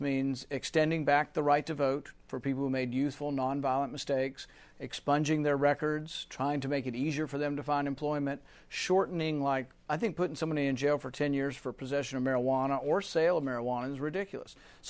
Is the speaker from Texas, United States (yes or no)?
yes; Texas, United States; I'm not against early voting. I grew up in Texas. We voted early for a month or two before elections for probably 20 years, and Texas is still a Republican state.